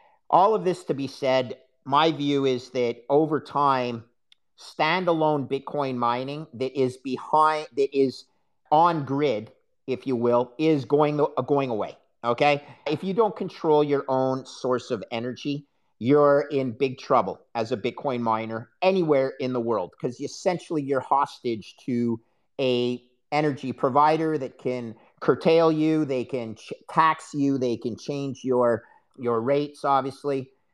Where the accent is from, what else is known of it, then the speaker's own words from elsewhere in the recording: Canada; Now, I'm a Canadian. I don't really understand how your political system works.